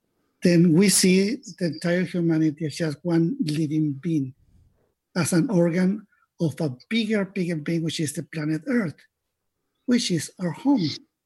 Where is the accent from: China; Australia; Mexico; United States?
Mexico; born there; English is a second language; I was born in Mexico.